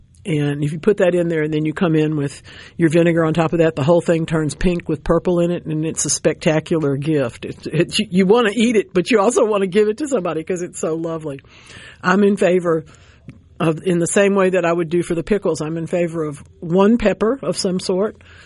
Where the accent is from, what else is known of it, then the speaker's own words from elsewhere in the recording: United States; Sorry, I'm an American.